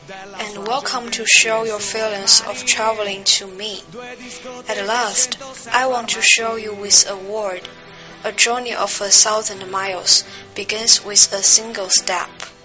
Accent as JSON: {"language": "English", "town": "Changsha", "region": "Hunan", "country": "China", "tie": "born there", "second_language": "English", "said": "I'm 17 years young, born in Changsha, Hunan."}